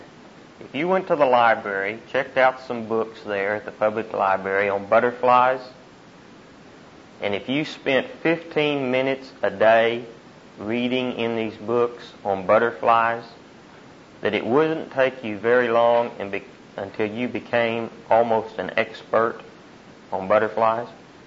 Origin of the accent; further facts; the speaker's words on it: Frederick, Oklahoma, United States; He's from my hometown, Frederick, Oklahoma.